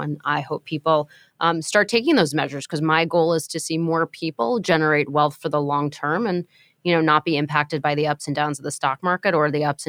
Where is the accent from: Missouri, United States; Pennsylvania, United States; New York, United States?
New York, United States; It's actually, I'm a New Yorker, and I'm a lifelong renter